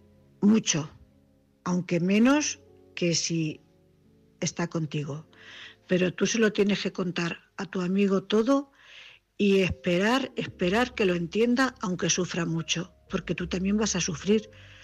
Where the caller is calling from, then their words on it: Cuenca, Castilla-La Mancha, Spain; corresponsal de Cuenca.